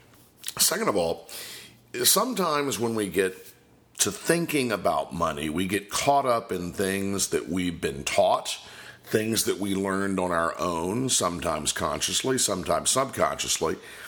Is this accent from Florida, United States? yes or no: yes; Florida, United States; Now, I'm originally from Polk County, Florida